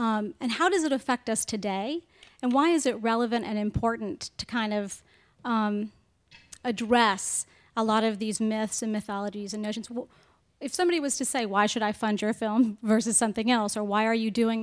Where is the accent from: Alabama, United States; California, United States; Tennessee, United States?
Tennessee, United States; I am a documentary filmmaker. I'm from Tennessee